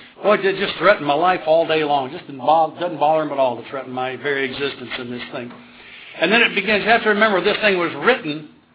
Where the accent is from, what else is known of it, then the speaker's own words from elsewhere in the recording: Tennessee, United States; Do you believe I'm from Tennessee and can talk this fast?